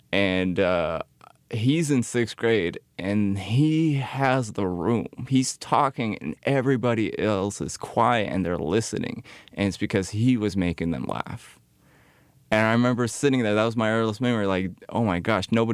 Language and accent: English; California, United States; And I'm a Californian. I don't talk to my family that much in Iraq. So I'm like losing Arabic as far as reading and writing.